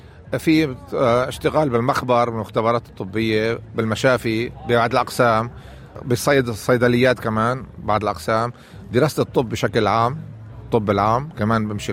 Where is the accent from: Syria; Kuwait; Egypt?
Syria; moved away; صلي هون من أول 96 تقريبا. أنا جيت من سوريا، من الجمهورية العربية السورية، من أول 96، وعام 2010 أخذت الإقامة الدائمة، وعام 2014 أخذت الجنسية،